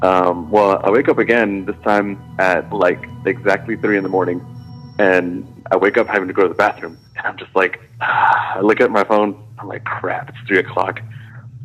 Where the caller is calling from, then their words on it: Texas, United States; Hey, Tony … I called you from Texas.